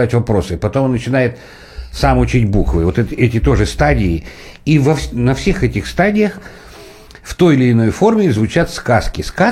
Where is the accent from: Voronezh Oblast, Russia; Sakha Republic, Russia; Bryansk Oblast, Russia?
Sakha Republic, Russia; потому что я рос в Якутии и в первом, втором, третьем классе уже читал